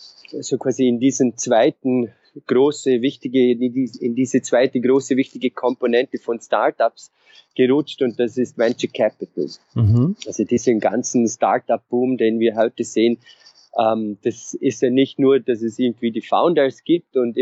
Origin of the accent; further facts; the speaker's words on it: Vorarlberg, Austria; also born or lived in Innsbruck / Vienna; now in London, United Kingdom; Okay, also ich komme aus den Vorarlberger Bergen, aus einem sehr kleinen Dorf und habe irgendwann mal beschlossen, dass das da sehr klein ist und habe mich dann über Innsbruck nach Wien vorgearbeitet und das Wien war mir auch noch zu klein, bin dann schlussendlich in London gelandet